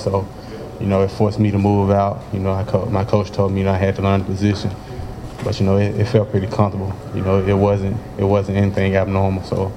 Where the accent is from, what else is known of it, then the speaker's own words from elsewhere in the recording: Memphis, Tennessee, United States; I'm from Memphis. I was born and raised in Memphis